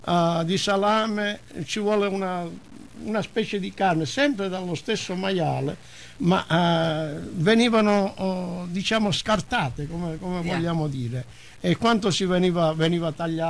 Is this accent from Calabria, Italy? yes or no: yes; Calabria, Italy; questa tradizione calabrese, perché noi siamo calabresi, il salame calabrese è uno dei migliori al mondo.